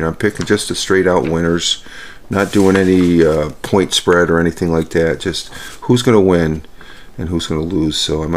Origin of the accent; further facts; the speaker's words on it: New York, United States; But I am from New York, and I'm for all the New York teams.